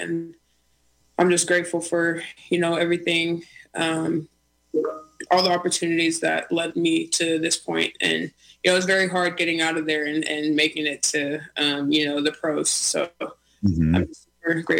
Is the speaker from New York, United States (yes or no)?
no; Alaska, United States; I grew up just around Alaskan Natives, so that's mostly what I know.